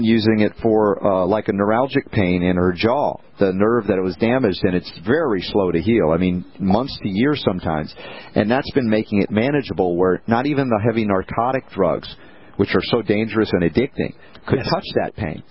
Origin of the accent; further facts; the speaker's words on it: East Coast, United States; the sun is so high up in the sky, I'm not used to that, the East Coaster that I am.